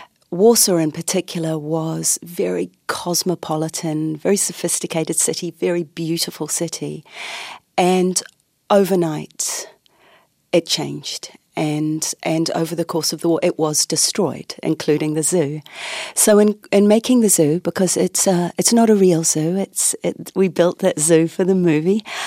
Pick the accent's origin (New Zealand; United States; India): New Zealand; because I come from New Zealand, you know, I come from the bottom of the world